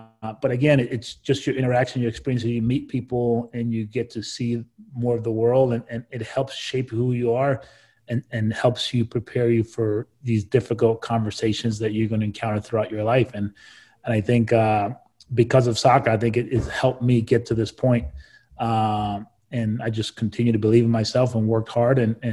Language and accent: English; Costa Rica; Like growing up in Costa Rica, every opportunity as a kid you get, you just go find any patch of grass or cement